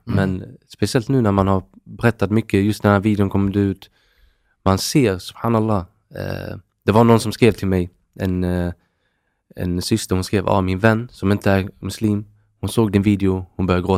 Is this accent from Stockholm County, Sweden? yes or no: no; Kristianstad, Skåne, Sweden; accent: Scanian; jag är från Kristianstad. Det är en liten stad i Skåne. 30 000 pers i den stan. En timme från Malmö på östkusten.